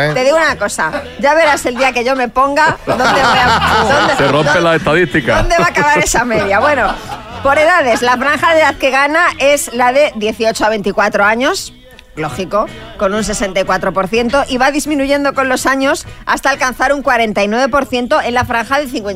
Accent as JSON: {"language": "Spanish", "country": "Spain", "said": "Soy español."}